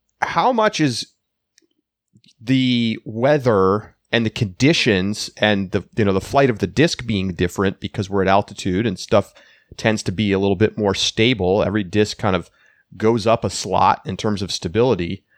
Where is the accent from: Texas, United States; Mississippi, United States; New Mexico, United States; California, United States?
New Mexico, United States; Albuquerque; I grew up in Albuquerque. I know what the altitude is like. I know what the heat is like.